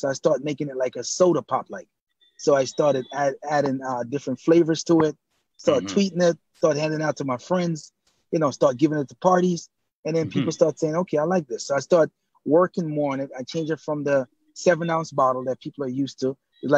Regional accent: Kingston, Jamaica; I'm originally from Kingston and Barbican, but my grandparents are from Montego Bay

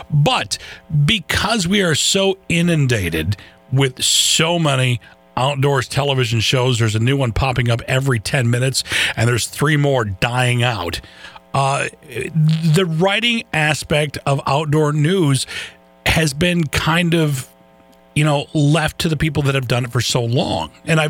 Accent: Lansing, Michigan, United States; The local newspaper in my hometown here in Lansing was fondly referred to as the State Journal, or the Lansing State Journal.

